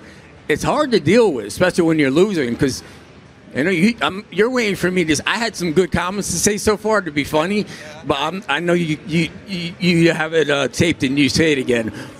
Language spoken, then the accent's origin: English; Garfield, New Jersey, United States; I grew up in Garfield, New Jersey. You know, I was scalping tickets on Route 17 by the friggin' Houlihans